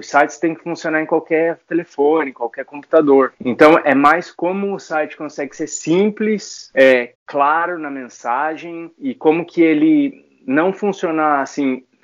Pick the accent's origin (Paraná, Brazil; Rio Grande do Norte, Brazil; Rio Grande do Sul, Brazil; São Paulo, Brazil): Paraná, Brazil; Maringá; eu sou maringaense. Sim, sim. Eu sou maringaense, mas eu estudei no Rio, sim.